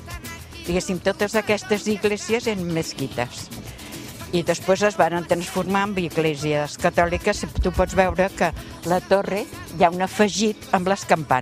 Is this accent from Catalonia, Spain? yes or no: yes; Catalonia, Spain; Jo sóc catalana de dues generacions.